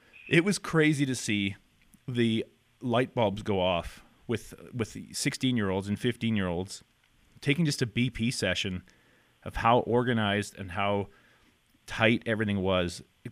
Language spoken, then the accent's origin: English; Lloydminster, Canada; And for me, growing up in Lloyd, you know, we had 4-time junior champs in Lloyd.